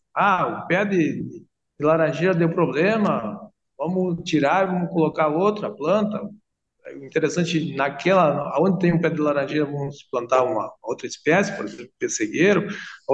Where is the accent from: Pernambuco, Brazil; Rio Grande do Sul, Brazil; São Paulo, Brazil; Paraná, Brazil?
Rio Grande do Sul, Brazil; Pouso Novo; Não sei se tem espumosa, na minha terra, lá no Pouso Novo, ainda tem.